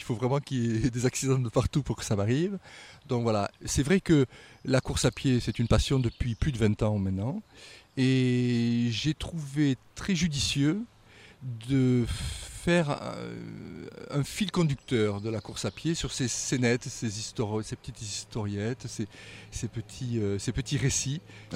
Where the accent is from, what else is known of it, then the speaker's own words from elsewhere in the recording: Toulouse, Occitanie, France; moved away as an adult; also born or lived in Paris; now in Lyon, France; Alors, je suis toulousain, donc ça doit bien s'entendre, je pense, sur les ondes radiophoniques. Je suis toulousain, j'ai quitté Toulouse à l'âge de 30 ans. Je suis parti m'installer professionnel à Paris pendant 25 ans, donc j'ai aujourd'hui 63 ans.